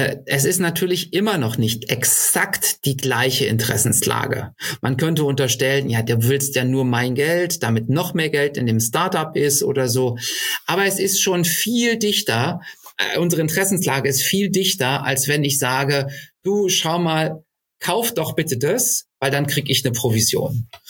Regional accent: Berlin, Germany; also born or lived in Munich; now in Cologne area, Germany; ich bin eigentlich Berliner, aber das Rheinland hat es mir halt auch so ein Stück weit angetan. Wir sind aus München irgendwann hierher gezogen

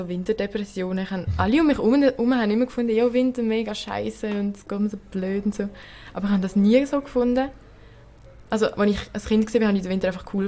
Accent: Gelterkinden, Basel-Landschaft, Switzerland; Bei uns in Gelti haben sie, wir haben eine Aula gehabt in der Sek, oder?

